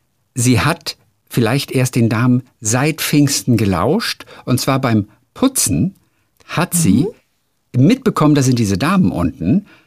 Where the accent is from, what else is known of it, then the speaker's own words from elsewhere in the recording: Lübeck, Schleswig-Holstein, Germany; Ja, ich bin aus Lübeck und ich esse ja auch genug Marzipan.